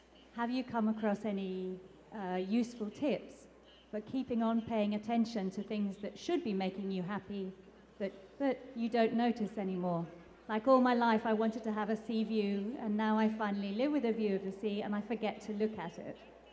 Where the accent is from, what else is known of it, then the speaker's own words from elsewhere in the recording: England, United Kingdom; I'm a psychologist and I'm English